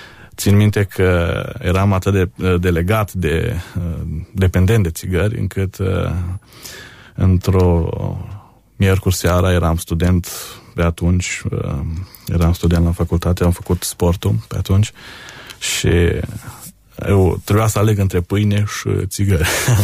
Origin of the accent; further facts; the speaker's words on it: Șiria, Arad County, Romania; tatăl meu și acum este antrenor de fotbal acolo la noi în sat, antrenor la Șiria, la copii, și încă de mic am practicat acest sport, fotbalul